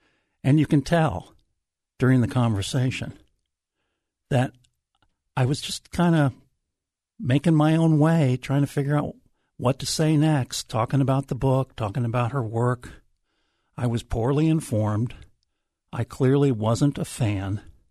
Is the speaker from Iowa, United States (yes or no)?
yes; Des Moines, Iowa, United States; I had done 10 years worth of music programming back in my hometown of Des Moines.